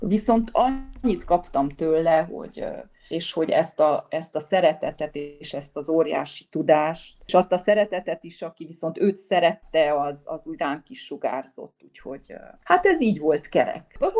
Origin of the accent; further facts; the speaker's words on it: Marosfelfalu, Mureș County, Romania; also born or lived in Palacka / Sonkerék; Palackára került, ott volt, amikor én születtem, utána került el Sonkerékre, ott voltam óvodás, és Marosfelfaluba ment, akkor, amikor gyakorlatilag én negyedik osztályos voltam, és ott a faluban nem volt már ötödiktől magyar iskola